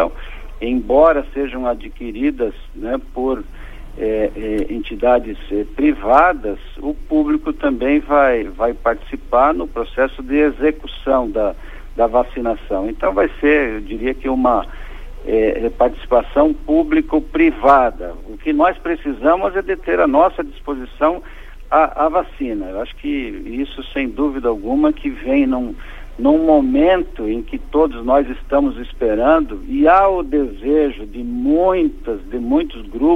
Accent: Santa Catarina, Brazil; mas claro que nós somos catarinenses, nós moramos aqui e nós tratamos de Santa Catarina.

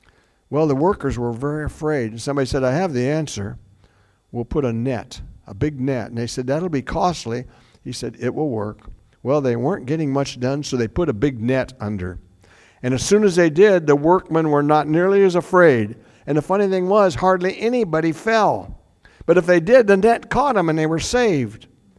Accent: Iowa, United States; Well, you know, I told you I grew up in Iowa

